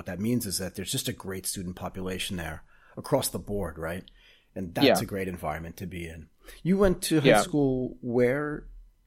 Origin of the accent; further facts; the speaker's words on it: Boston, Massachusetts, United States; My family's from Boston. My mom and dad grew up there. I grew up in Boston and I went to college in Connecticut.